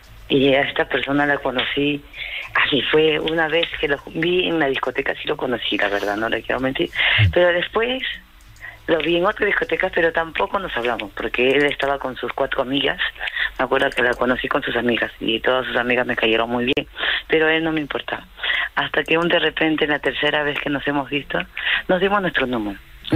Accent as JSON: {"language": "Spanish", "country": "Peru", "moved": "yes", "lives_now": "Spain", "said": "cuando llegué por aquí a España, porque yo soy de Perú"}